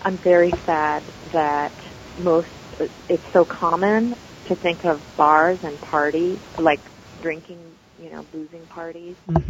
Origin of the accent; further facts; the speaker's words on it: United States; born there; he was born in India and I was born in the States